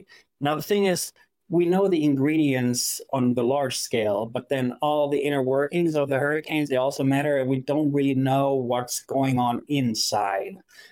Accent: Germany; And then growing up in Germany, I'm a tropical meteorologist now. Growing up there, there's no hurricanes, tropical weather

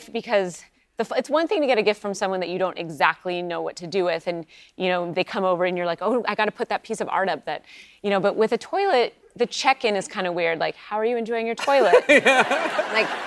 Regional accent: Pacific Northwest, United States; My parents are kind of teetotalers, like that, you know, I was growing up in the Pacific Northwest and they barely even drank wine.

